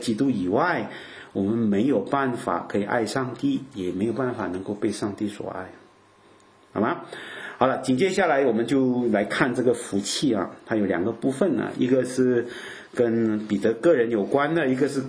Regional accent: Malaysia

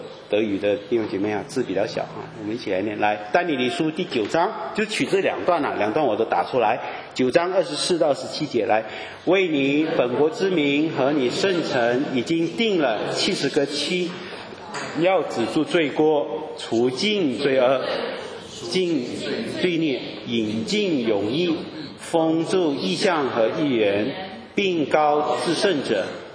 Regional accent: China; 这个七七七单，我们中国人可能会觉得它有特别的意思啊

